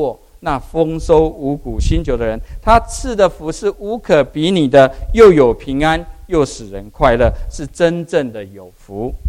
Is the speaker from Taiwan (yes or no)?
yes; central Taiwan, Taiwan; 有一次我回台湾的中部，我的老家在一个海边的一个城镇。